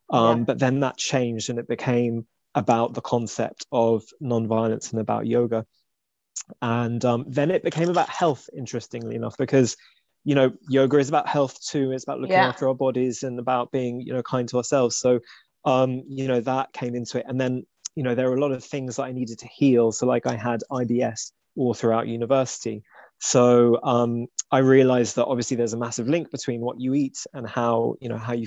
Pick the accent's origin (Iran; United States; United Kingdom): United Kingdom; London; I grew up in Northwest London, which is a melting pot, of course. You know, there's so many cultures there. But my family are Jewish, so I was exposed to a lot of traditional Jewish foods growing up.